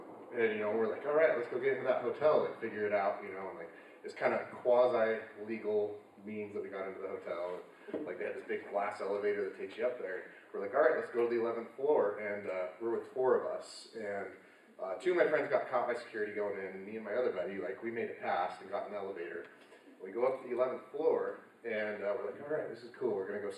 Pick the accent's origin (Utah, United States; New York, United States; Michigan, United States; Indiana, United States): Utah, United States; Salt Lake City; I am originally from Salt Lake. I went to high school, junior high up there